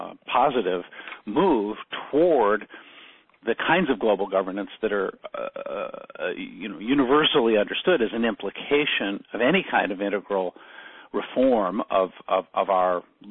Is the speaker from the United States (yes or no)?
yes; United States; And I'm an American, and my, you know, I do my best to account for my, you know, U.S.-centric biases